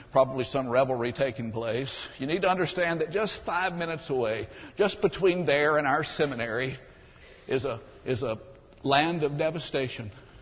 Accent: New Orleans, Louisiana, United States; Today is Mardi Gras in my home state. Let bon ton roller, let the good times roll. And my fellow citizens down in New Orleans are trying to put a good face on things

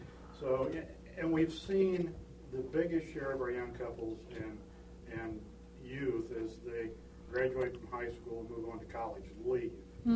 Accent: Fort Wayne, Indiana, United States; I'm from Fort Wayne, Indiana.

